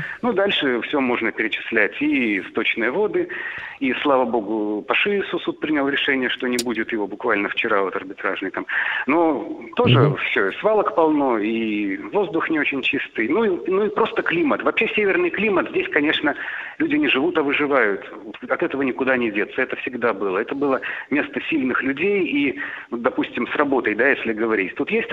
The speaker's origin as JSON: {"language": "Russian", "region": "Chukotka Autonomous Okrug", "country": "Russia", "moved": "yes", "said": "Я уехал с Чукотки, там надо более решительным быть человеком, чтобы с Чукотки или с Камчатки уехать."}